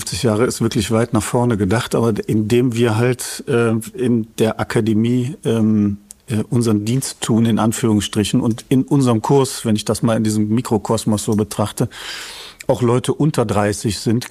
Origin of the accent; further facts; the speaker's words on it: Cologne, North Rhine-Westphalia, Germany; Was man als Kölner auch kennt, ist ja ne Besuch im Zoo.